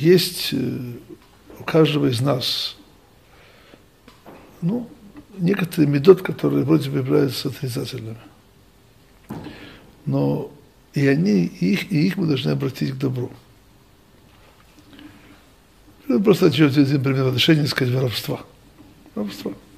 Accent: Odesa, Odesa Oblast, Ukraine; через мой родной город Одессу.

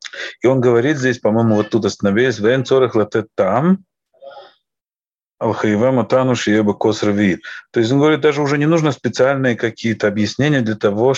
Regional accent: Russia; moved away; я приехал из России

